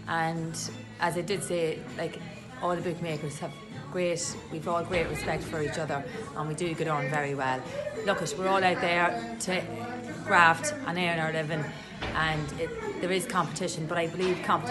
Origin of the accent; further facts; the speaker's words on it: Dundalk, Leinster, Ireland; I have a soft spot for Dundalk because I am from Dundalk